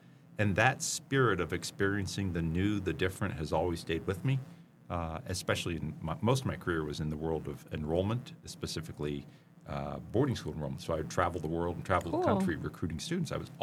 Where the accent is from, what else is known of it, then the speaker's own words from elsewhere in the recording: Hawaii, United States; I was born and raised in Hawaii, born in 1970, and my parents had moved there in 58, actually from Queens, New York.